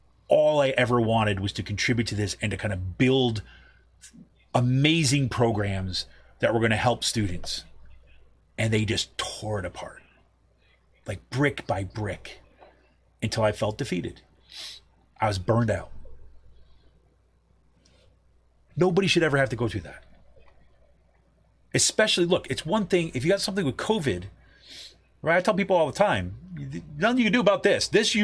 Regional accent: New York, United States; I'm not from Pennsylvania. I'm from New York.

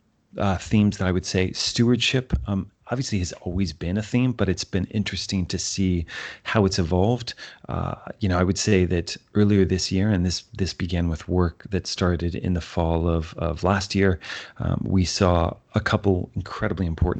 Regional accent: California, United States; I mean, particularly in California. I'm from California with regard to the wildfires.

